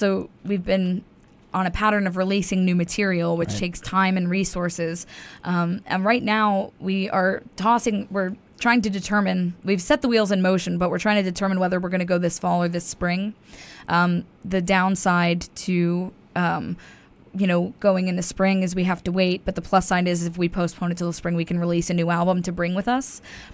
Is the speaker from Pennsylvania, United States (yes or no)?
yes; Pennsylvania, United States; Well, I grew up in the Poconos, which is a stone's throw away.